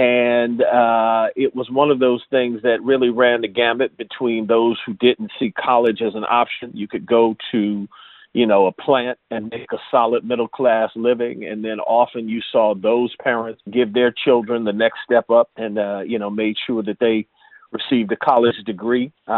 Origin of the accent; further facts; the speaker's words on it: Detroit, Michigan, United States; So I am proud to say that I am from Detroit.